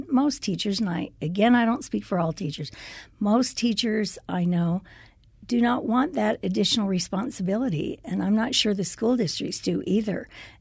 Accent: the West, United States; I grew up here in the West. Guns were part of my family, hunting and so on.

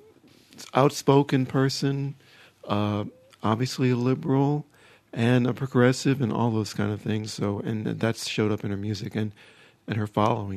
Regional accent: Richmond, Virginia, United States; In my hometown of Richmond, we had the Biograph Theater, which showed foreign films and film retrospectives and classics

